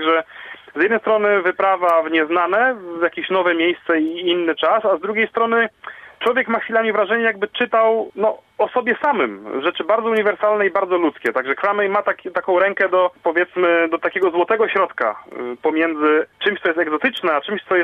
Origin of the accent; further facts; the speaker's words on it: Tricity, Pomeranian Voivodeship, Poland; choćby jak się zmienia życie na Kaszubach tutaj u nas. Najbliższy przykład dla mnie z brzegu, bo jesteśmy z Trójmiasta.